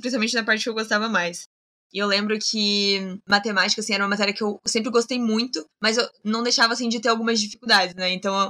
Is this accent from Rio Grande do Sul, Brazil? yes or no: no; Joinville, Santa Catarina, Brazil; Eu sou de Joinville, Santa Catarina